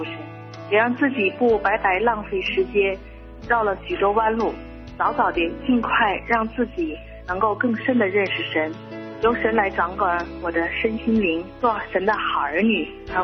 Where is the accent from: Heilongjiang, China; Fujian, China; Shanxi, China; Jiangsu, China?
Heilongjiang, China; 我是黑龙江的